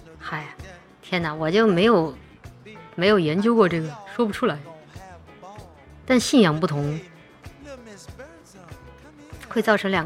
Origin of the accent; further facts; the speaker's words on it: Chongqing, China; accent: Chongqing dialect; 在我们重庆话里面有一句话叫做换教还脚